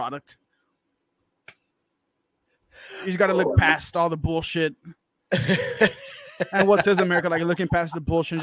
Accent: Texas, United States; Yeah, I'm from Texas.

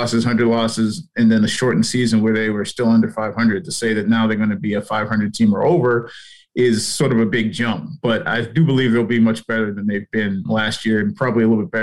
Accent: New England, United States; I grew up in New England, so I still follow a lot of stuff.

